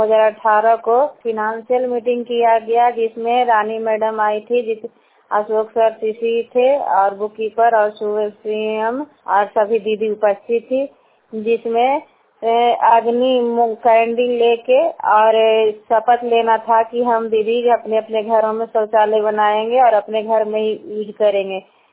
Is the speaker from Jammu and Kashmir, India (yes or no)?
no; Bihar, India; मैं गंगटा की हूँ और नॉर्थ ब्लॉक और नालंदा जिला का निवासी हूँ।